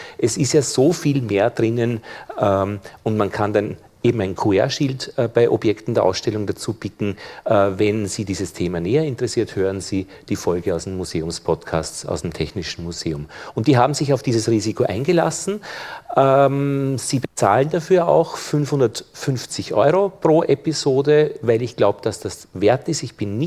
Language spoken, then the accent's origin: German; Vienna, Austria; ich komme aus Wien